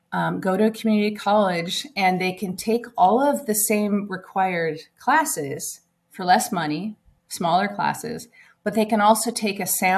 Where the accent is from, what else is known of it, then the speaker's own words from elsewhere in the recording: Auburn, Washington, United States; Well, first of all, most importantly, Auburn is my hometown.